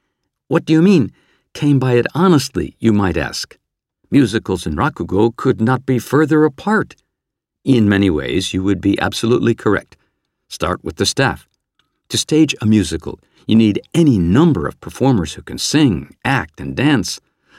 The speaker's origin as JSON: {"language": "English", "country": "Canada", "said": "In my home country of Canada"}